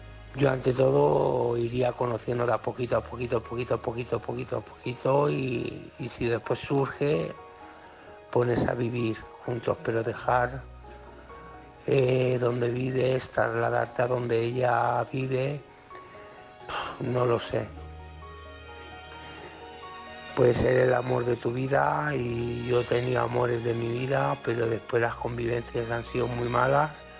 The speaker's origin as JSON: {"language": "Spanish", "town": "Alcoy", "region": "Valencian Community", "country": "Spain", "said": "y soy de Alcoy."}